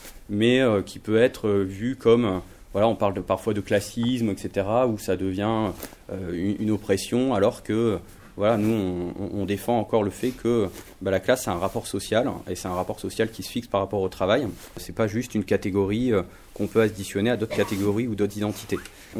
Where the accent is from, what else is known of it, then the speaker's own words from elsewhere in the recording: Lille, Hauts-de-France, France; Moi, je suis lillois.